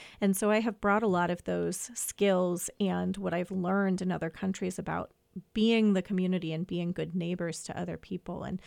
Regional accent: Springfield, United States; I am from Springfield originally. What's interesting is I never thought that I was going to end up here as an adult.

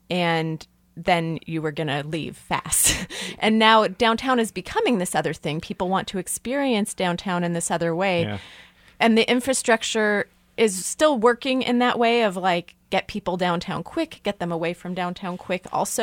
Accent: Kansas City, Missouri, United States; It's funny because as I was growing up in Kansas City, long after this happened, but I always thought of the highways as the way to get downtown.

